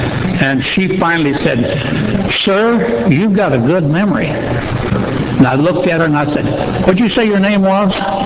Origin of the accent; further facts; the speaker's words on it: Texas, United States; born there; I was born in Texas, and I lived back in Texas years later. When we moved there again in 1965 to El Paso